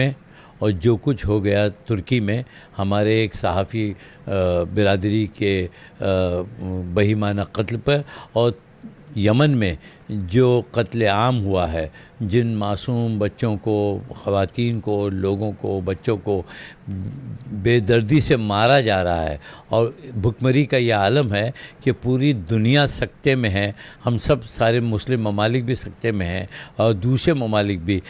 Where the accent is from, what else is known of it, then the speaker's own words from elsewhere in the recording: India; ایک مسلم ہونے کے ناطے، ایک ہندوستانی ہونے کے ناطے، ایک انسان ہونے کے ناطے،